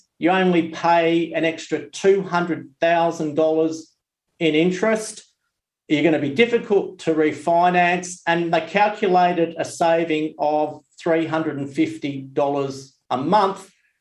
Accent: Terry Hills, New South Wales, Australia; we grew up in Terry Hills. It was a beautiful suburb. We grew stuff. We played. We stayed out till the sun went down.

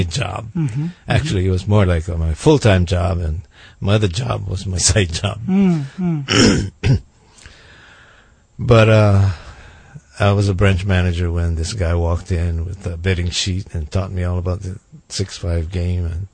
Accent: Hilo, Hawaii, United States; I grew up in Hilo. Born and raised there. Loved that little quiet town.

